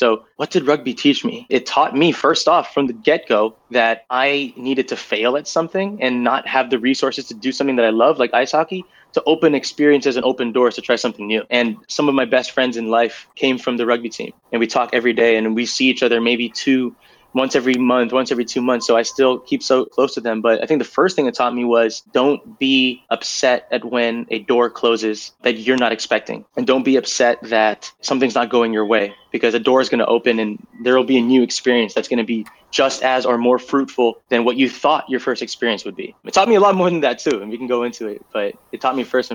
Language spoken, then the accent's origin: English; California, United States; So I grew up here in the Bay Area not playing rugby.